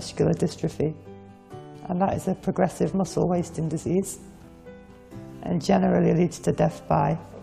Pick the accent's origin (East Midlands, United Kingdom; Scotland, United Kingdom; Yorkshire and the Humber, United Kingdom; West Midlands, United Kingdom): East Midlands, United Kingdom; Chesterfield; I'm from Chesterfield in England.